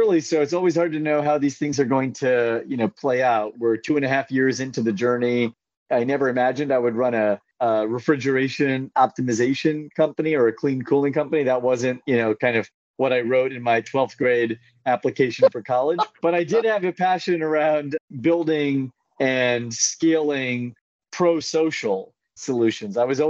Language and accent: English; California, United States; I grew up in Central California.